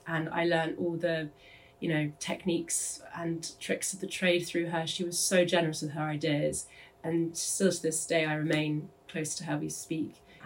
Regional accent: London, United Kingdom; also born or lived in Cambridge; my family is from Cornwall. … is a Cornish name, but I grew up in London, in fact. And then my parents moved to Cambridge, so I grew up there.

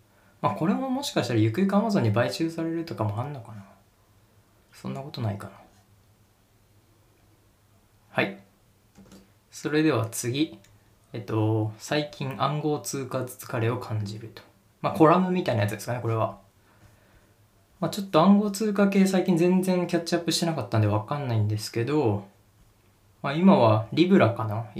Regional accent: Niigata, Japan; まあ自分新潟出身なんで知ってるんですけど

